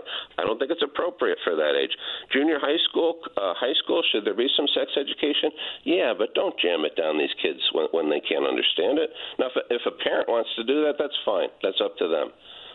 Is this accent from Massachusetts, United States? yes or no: no; New Haven, Connecticut, United States; I grew up in New Haven. I got three kids.